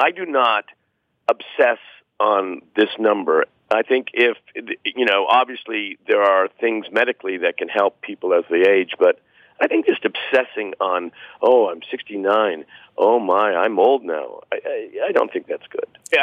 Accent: Canada; As you know, I'm Canadian. I also have American citizenship, so I do have a perspective.

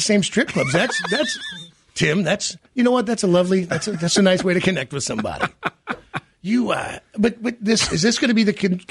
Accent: Memphis, Tennessee, United States; born there; But yeah, it's the South, for those who don't know, because I was born in Memphis.

